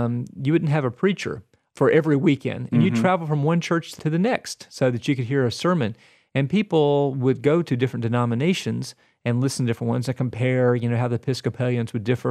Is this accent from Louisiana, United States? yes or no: no; Tennessee, United States; I grew up in East Tennessee where this stuff is taken